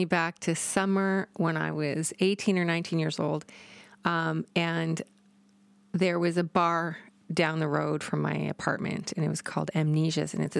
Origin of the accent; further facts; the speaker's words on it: St. Albert, Alberta, Canada; And just across the street is the best bar in my hometown, which is St. Albert.